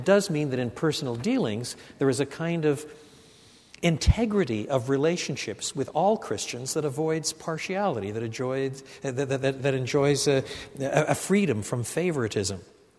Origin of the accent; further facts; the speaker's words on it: Quebec, Canada; I was brought up in French Canada